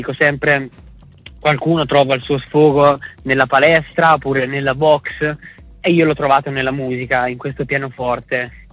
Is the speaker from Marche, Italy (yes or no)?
yes; Fano, Marche, Italy; io sono di Fano, nelle Marche